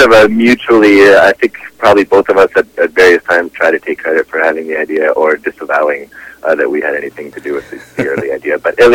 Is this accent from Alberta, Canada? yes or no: yes; Edmonton, Alberta, Canada; I grew up in Edmonton, Alberta, so quite a ways from the ocean, much closer to the oil sands actually